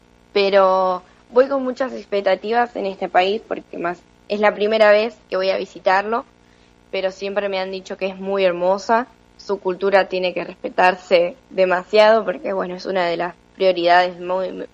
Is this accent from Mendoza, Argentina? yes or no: no; Luján, Buenos Aires Province, Argentina; Soy lujanense